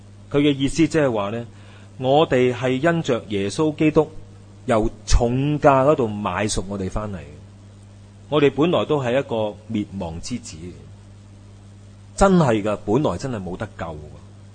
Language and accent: Cantonese; China; 我哋中国人啲说话咧，就我哋即刻联想啊